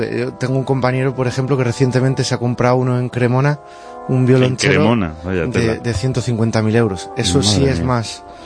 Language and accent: Spanish; Zamora, Castile and León, Spain; Yo me acuerdo cuando era pequeño que en Zamora solo había, en el conservatorio solo había violín, guitarra y piano.